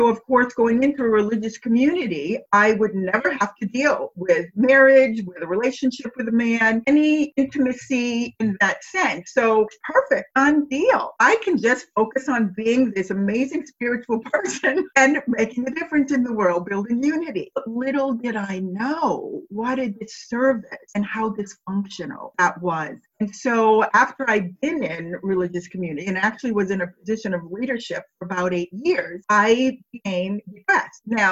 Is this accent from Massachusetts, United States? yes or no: yes; Massachusetts, United States; So I grew up in Puritanical New England in Massachusetts